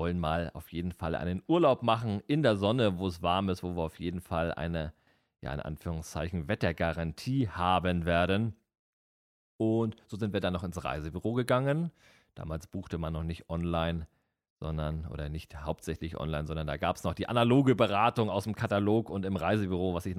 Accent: Kiel, Schleswig-Holstein, Germany; Ich bin halt hier in Kiel geboren, ich lebe hier, ich bin hier wohntechnisch tatsächlich noch nicht rausgekommen aus der Stadt.

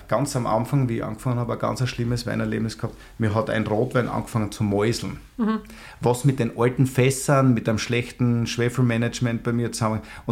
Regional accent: Styria, Austria; der uns als Steirer am Wochenende, weil wir sind nicht heimgefahren von Klosterneuburg von der Schule

